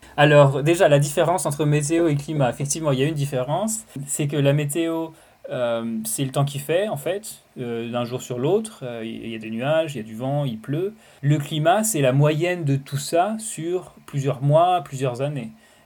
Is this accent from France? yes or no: yes; Île-de-France, France; born there; moved away as an adult; also born or lived in Barcelona / England; Je suis né en région parisienne, dans le sud-ouest, à côté de Meulan. C'est pas passionnant, c'est la banlieue. Je me sens pas vraiment d'un endroit particulier en France.